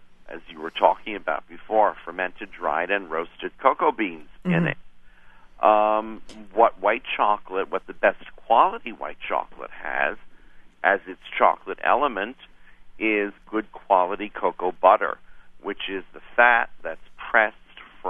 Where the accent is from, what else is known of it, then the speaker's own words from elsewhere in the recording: Newark, New Jersey, United States; I grew up in New Jersey, in Newark.